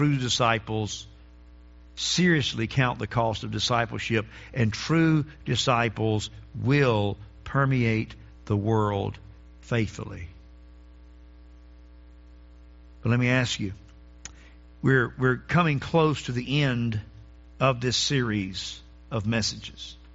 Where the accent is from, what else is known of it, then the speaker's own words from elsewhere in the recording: Eden, North Carolina, United States; in the front yard of where I grew up in Eden, North Carolina.